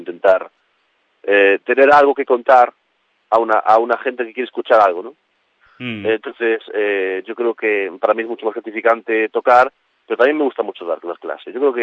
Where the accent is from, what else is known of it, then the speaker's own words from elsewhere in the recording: Galicia, Spain; Mi casa está aquí, sí, yo sí, siento gallego, me siento gallego por encima de todo.